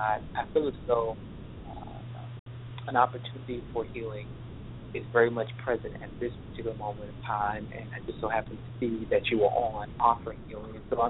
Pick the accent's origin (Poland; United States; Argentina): United States; Florida; I am from Florida.